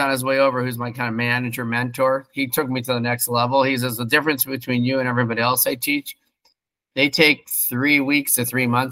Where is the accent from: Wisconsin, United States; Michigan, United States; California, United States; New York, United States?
California, United States; Sherman Oaks; now in Chicago, United States; Yeah, SoCal, LA area. I grew up in Sherman Oaks.